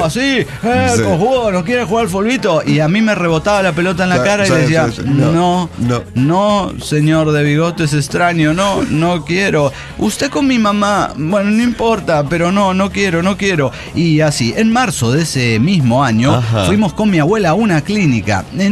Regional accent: Mexico City, Mexico; del DF mexicano.

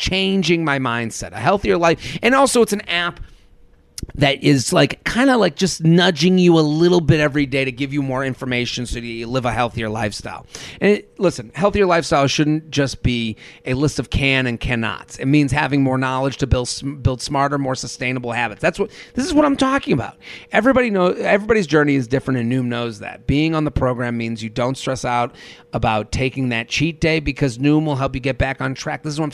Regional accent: Boston, Massachusetts, United States; because we are transplants. We're here from Boston.

